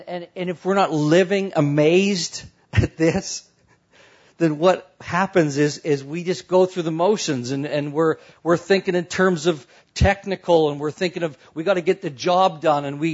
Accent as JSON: {"language": "English", "town": "Vancouver", "region": "British Columbia", "country": "Canada", "said": "I'm from Vancouver, Canada."}